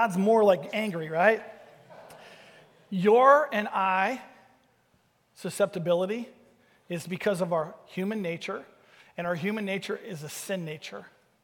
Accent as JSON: {"language": "English", "town": "Vancouver", "region": "Washington", "country": "United States", "tie": "born or raised there", "said": "So I grew up in Vancouver till sixth grade."}